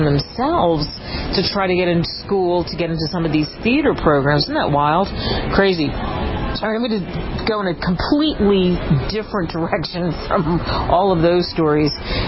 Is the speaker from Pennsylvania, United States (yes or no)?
yes; Philadelphia, Pennsylvania, United States; I grew up in Philly, and that was so drummed into my head that we're electing people to represent us.